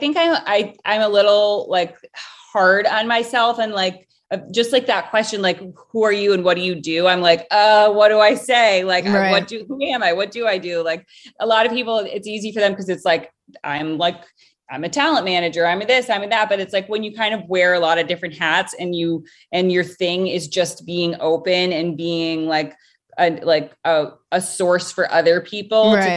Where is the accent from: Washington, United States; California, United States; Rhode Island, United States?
Rhode Island, United States; So originally I am from Rhode Island.